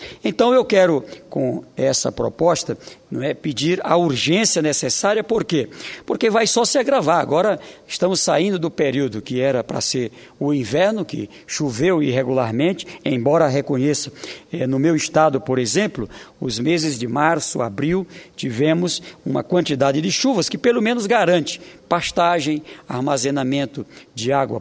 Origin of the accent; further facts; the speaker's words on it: Oeiras, Piauí, Brazil; uma comunidade no município de Oeiras, a minha cidade natal, lá no Piauí